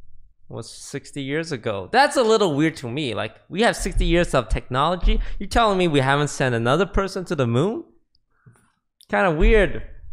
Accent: Canada; Oh yeah, I'm Canadian.

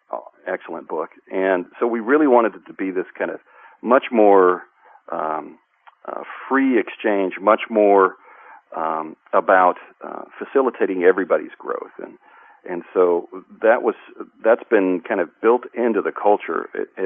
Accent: Nashville, Tennessee, United States; And was part of the team here in Nashville, my hometown.

